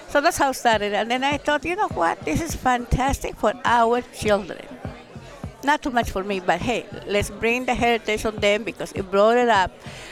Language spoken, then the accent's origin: English; Bolivia; I was born and raised in Bolivia